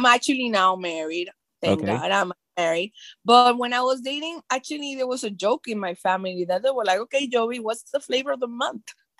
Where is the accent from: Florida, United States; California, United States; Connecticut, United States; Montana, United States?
Florida, United States; Miami; or even myself, which my hometown is Miami, Florida, Dwayne Wade